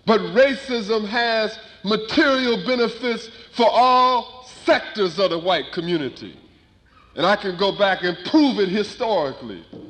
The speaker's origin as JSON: {"language": "English", "town": "Shreveport", "region": "Louisiana", "country": "United States", "tie": "born or raised there", "said": "When I was a little boy growing up in Shreveport, Louisiana, if we wanted to go to the movies"}